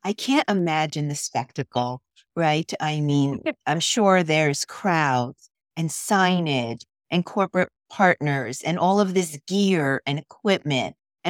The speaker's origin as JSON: {"language": "English", "region": "New Jersey", "country": "United States", "said": "I'm from New Jersey, but One Cause is in Carmel, Indiana."}